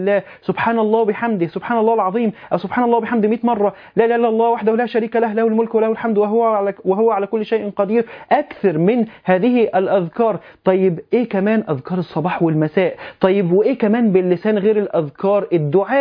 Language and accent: Arabic; Alexandria, Alexandria Governorate, Egypt; انا بقول ماركه لان انا اسكندراني مش ماركه